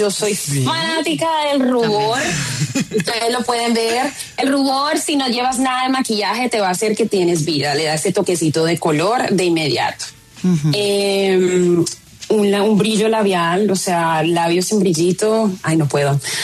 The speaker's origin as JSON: {"language": "Spanish", "country": "Colombia", "said": "cuando yo hablo inglés, se escucha mi acento, de inmediato me preguntan de dónde soy. Digo, soy colombiana, represento a las mujeres afro-latinas, a las afro-colombianas"}